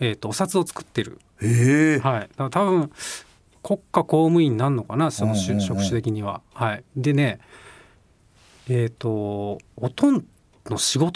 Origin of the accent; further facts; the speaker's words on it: Hikone, Shiga, Japan; 俺の地元の滋賀県彦根市にあるんだけど